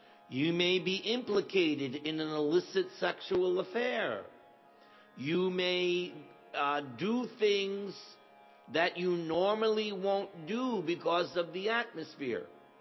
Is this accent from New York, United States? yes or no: yes; New York, United States; I'm not Indian. I'm American. I'm from New York.